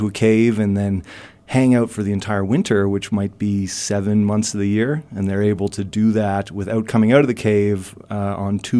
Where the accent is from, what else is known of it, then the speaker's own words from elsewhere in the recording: Canada; accent: Canadian; Yeah, I started in a place called Canada, where I'm sure your listeners can tell that's where my outrageous accent is coming from.